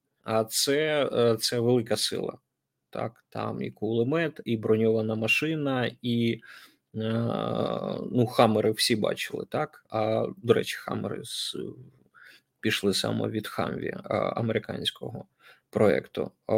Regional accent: Zaporizhzhia Oblast, Ukraine; все почнеться, судячи з усього, з моєї рідної Запорізької області.

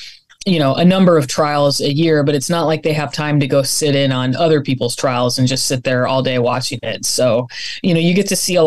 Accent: Corvallis, Oregon, United States; I grew up in Oregon, Corvallis, Oregon, and went to school at University of Oregon

